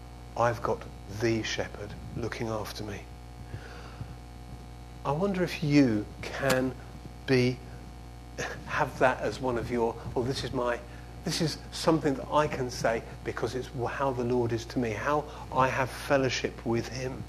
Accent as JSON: {"language": "English", "region": "England", "country": "United Kingdom", "said": "as an English person, I like certain sorts of music that help me worship."}